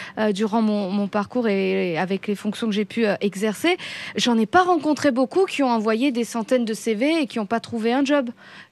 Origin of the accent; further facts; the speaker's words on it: Roubaix, Hauts-de-France, France; also born or lived in Algeria; Je suis née en Algérie, je suis immigrée moi-même, j'ai grandi à Roubaix.